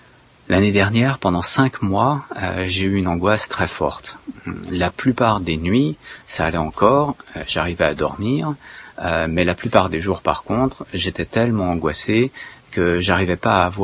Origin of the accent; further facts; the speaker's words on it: Iran; c'est moi j'ai grandi en partie en Iran